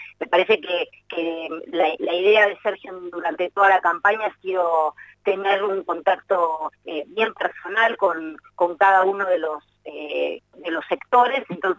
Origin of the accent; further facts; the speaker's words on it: Patagonia, Argentina; yo que soy patagónica, sabemos lo que se sufre desde las provincias